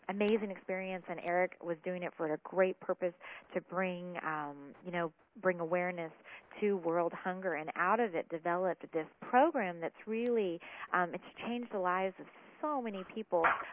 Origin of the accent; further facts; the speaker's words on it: United States; growing up in America, we don't very often go to bed hungry.